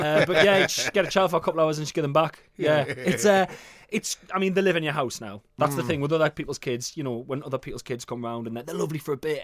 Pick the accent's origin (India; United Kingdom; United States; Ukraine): United Kingdom; South Shields, North East England; he would take me to to go and watch South Shields over 40s on a Sunday.